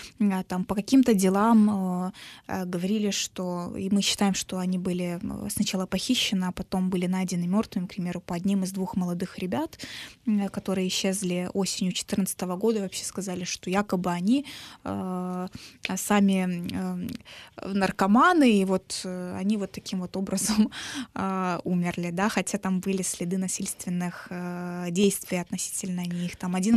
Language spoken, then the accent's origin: Russian; Crimea, Ukraine; now in Kyiv, Ukraine; в Крыму мы являемся коренным народом Украины и Крыма.